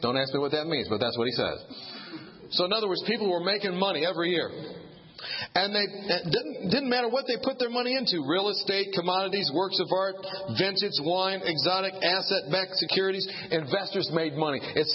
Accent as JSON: {"language": "English", "region": "Kansas", "country": "United States", "said": "I went to the bank and I said, look, I'm from Kansas."}